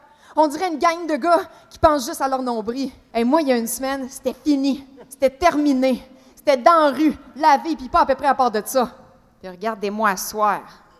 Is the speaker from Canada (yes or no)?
yes; Quebec City, Quebec, Canada; tu sais que je viens de Québec.